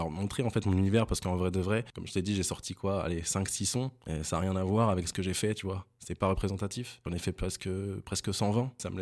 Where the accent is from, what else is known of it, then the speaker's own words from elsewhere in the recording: Dreux, Centre-Val de Loire, France; also born or lived in Versailles; Je suis droué depuis mon troisième jour, quoi. Je suis né à Versailles, après, mes parents habitent à Dreux